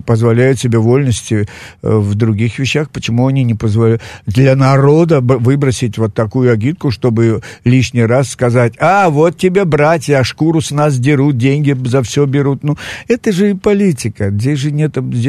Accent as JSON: {"language": "Russian", "country": "Ukraine", "tie": "born or raised there", "said": "я рожден на Украине, я вырос на Украине, я закончил учебное заведение, 2, не одно даже на Украине."}